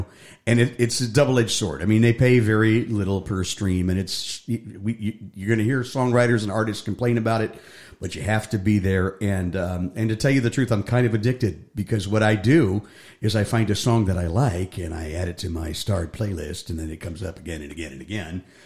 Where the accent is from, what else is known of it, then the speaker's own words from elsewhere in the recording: Cleveland, Ohio, United States; I grew up in Cleveland, so it was like